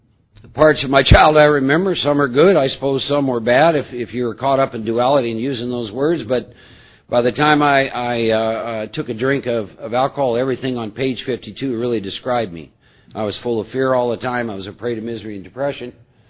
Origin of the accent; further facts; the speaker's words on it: Iowa, United States; I was born and raised back in the Midwest in the state of Iowa.